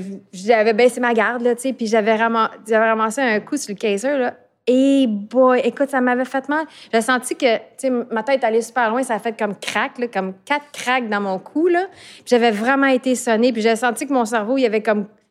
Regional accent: Montreal, Quebec, Canada; also born or lived in Tétroville; Même si je venais de Montréal-Nord, puis ensuite de Tétroville, puis que j'avais pas énormément de modèles d'Olympiens, Olympiennes de mon quartier

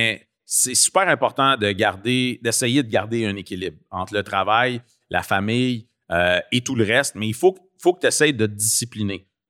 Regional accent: Montréal-Nord, Quebec, Canada; Moi, j'ai grandi à Montréal-Nord.

